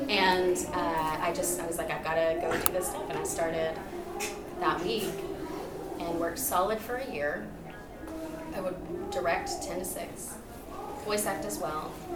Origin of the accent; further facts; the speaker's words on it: Oklahoma, United States; because we lived out in the country. Hence Ellie, I'm from Oklahoma.